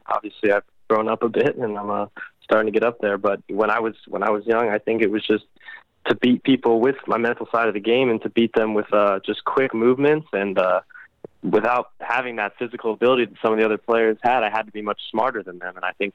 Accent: United States; No, I wouldn't say that being American really changes anything at all.

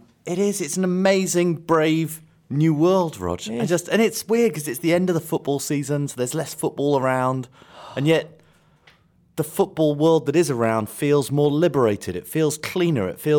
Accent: London, United Kingdom; I used to go to, growing up in London, I don't know if you had these up north.

